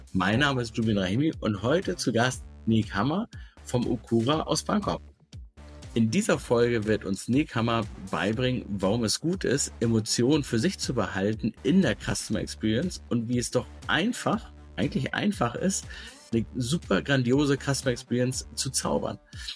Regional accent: Germany; ich bin Deutscher

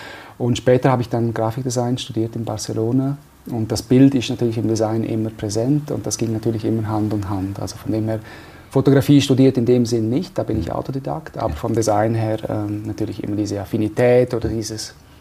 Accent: Graubünden, Switzerland; in Engadin aufgewachsen, geboren und lebe hier.

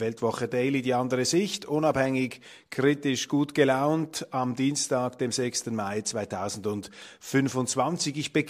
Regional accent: Switzerland; Aber wir müssen uns, dürfen uns als Schweizer nicht so sehr auf die Schultern klopfen

